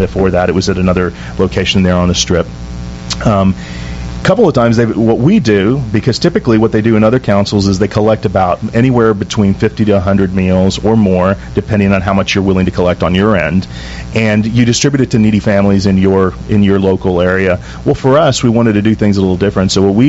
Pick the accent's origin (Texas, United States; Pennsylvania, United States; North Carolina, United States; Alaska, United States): Texas, United States; I'm probably the palest Mexican-American, but I grew up in South Texas, very stereotypically Hispanic.